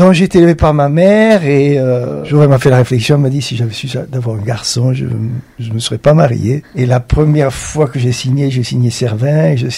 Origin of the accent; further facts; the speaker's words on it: Paris, Île-de-France, France; Bon, et puis parisien. Alors, quand je suis à Paris, on me dit que j'ai l'accent du Midi, et comme je suis ici, on me dit que j'ai